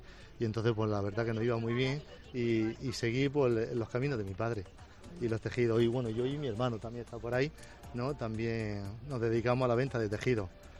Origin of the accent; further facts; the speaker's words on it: Murcia, Region of Murcia, Spain; Soy de Murcia se nota, ¿eh?